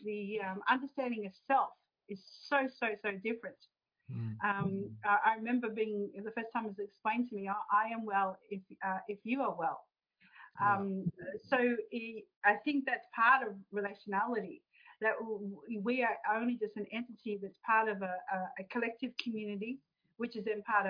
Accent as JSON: {"language": "English", "country": "Australia", "said": "Like down to myself as an Australian woman visiting"}